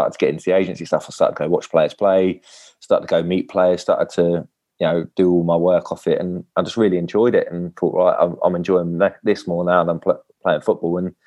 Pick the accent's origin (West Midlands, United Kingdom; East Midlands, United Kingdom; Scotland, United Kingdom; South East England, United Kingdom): South East England, United Kingdom; Eastleigh; I mean, Eastleigh's my hometown club. My mum and my brother live a stone throw away from the ground.